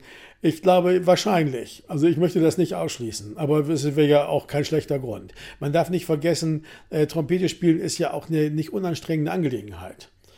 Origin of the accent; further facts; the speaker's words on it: Bremen, Germany; möchte ich mal als Bremer sagen